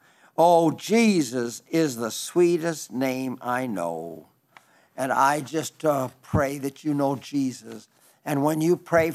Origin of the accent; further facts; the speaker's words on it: South Dakota, United States; I was raised in Western South Dakota, and they had cowboys out there in those days